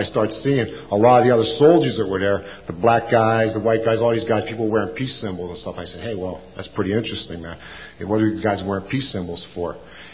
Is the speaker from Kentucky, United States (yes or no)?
no; Pennsylvania, United States; I mean, the town I grew up in Western Pennsylvania is a steel mill coal mine town.